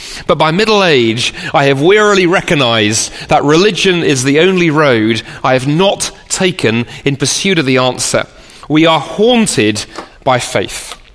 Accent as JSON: {"language": "English", "region": "London", "country": "United Kingdom", "tie": "born or raised there", "lives_now": "Toronto, Canada", "said": "I grew up in the UK. I grew up in London and lived there most of my life, but also spent 6 years living here in Toronto."}